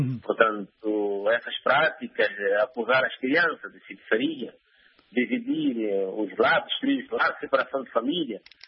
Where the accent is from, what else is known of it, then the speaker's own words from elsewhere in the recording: Angola; Estamos aqui, nós somos angolanos, nossos irmãos também são angolanos